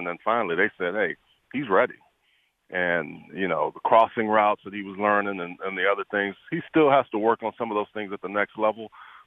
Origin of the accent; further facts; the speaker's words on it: Houston, Texas, United States; I grew up in Houston, man. I saw some hell of a athletes.